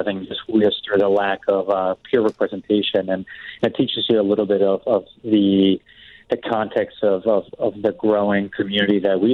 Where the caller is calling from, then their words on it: San Francisco, California, United States; I'm calling from San Francisco, but I'm actually Chicago. I live in Chicago.